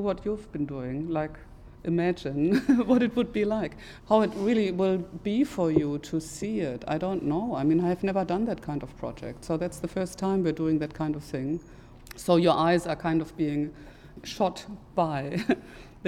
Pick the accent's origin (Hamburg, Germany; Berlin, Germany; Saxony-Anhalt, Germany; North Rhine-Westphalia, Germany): North Rhine-Westphalia, Germany; English is a second language; I'm coming from an industrial area myself. I was brought up in the Ruhr area in the middle of Germany